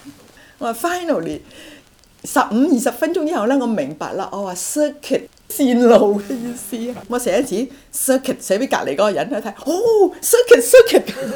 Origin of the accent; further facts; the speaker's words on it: Vietnam; now in Canada; 如果你哋仲記得，我細個嘅時候喺越南，一直都係想讀物理